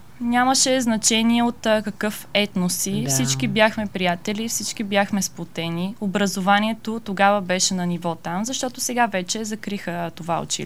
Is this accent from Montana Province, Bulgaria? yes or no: yes; Mokresh, Montana Province, Bulgaria; also born or lived in Lom; родена съм в Лом, но съм живяла в Мокреш. Там завърших основното си образование.